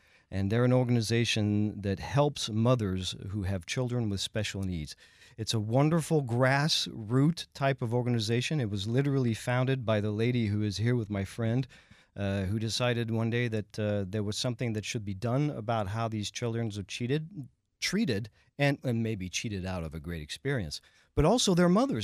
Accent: France; now in Texas, United States; I am the Texan from France

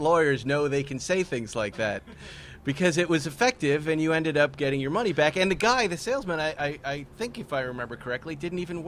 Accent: West Bridgewater, Massachusetts, United States; Where I grew up in West Bridgewater, Massachusetts, there was one exotic car dealership.

